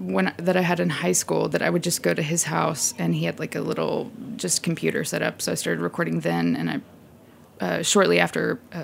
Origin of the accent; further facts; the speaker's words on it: Texas, United States; I love Texas. It's, my childhood was, it was, you know, pretty boring.